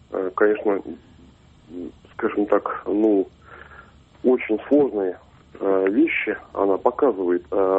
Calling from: Tolyatti, Samara Oblast, Russia; Тольятти.

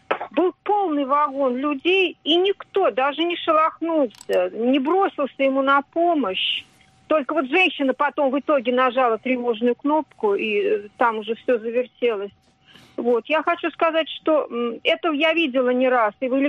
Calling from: Moscow Oblast, Russia; я из Подмосковья.

